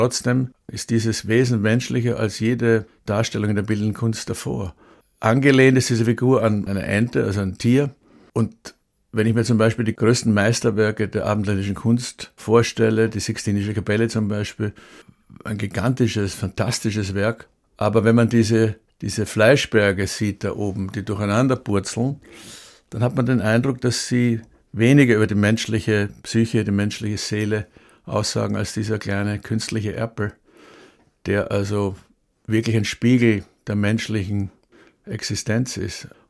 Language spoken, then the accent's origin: German; Vienna, Austria; ich bin ja kurz nach dem Krieg geboren in Wien, war Wien ja besetzt, so wie Berlin von den Alliierten. Und wir lebten in der Sowjetzone.